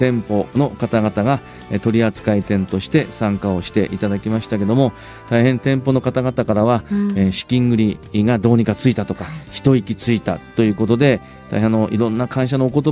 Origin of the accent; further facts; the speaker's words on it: Utsunomiya, Tochigi, Japan; 私はこの生まれ育った宇都宮市を100年先も持続的に発展し